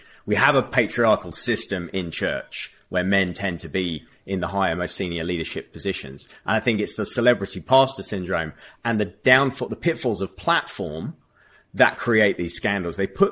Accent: United Kingdom; And then also I acknowledge I'm a Brit.

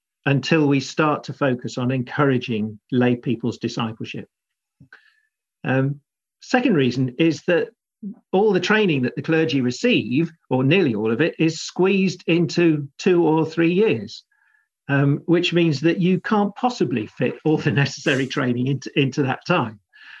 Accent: South East England, United Kingdom; So I grew up in South Buckinghamshire, just sleepy commuter village territory.

